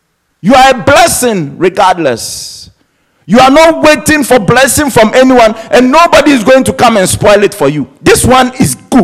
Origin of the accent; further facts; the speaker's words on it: Ghana; I mean, I'm from Ghana. I know Ghana lifestyle.